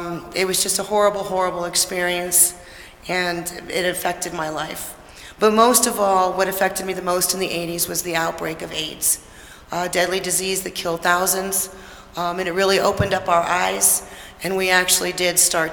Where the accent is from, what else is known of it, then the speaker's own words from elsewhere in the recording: Akron, Ohio, United States; Judy Resnick was from Akron, Ohio, and that was my hometown.